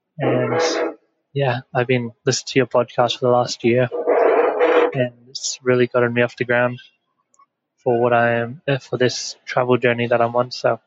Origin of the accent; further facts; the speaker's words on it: Perth, Western Australia, Australia; I'm from Perth, Australia. I've just started my travel journey. I'm currently in an airport at Senai Airport in Malaysia.